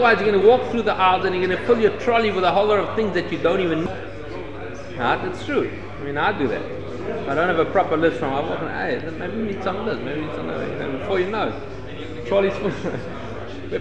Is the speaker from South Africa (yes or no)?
yes; South Africa; Like the first time I went to America, I was from South Africa, I've never seen anything like it, right?